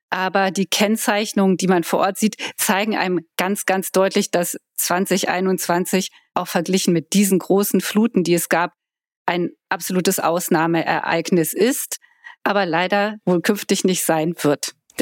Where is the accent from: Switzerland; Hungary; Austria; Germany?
Germany; Koblenz, Rhineland-Palatinate; Also ich komme aus Koblenz, da hat man jedes Jahr Hochwasser.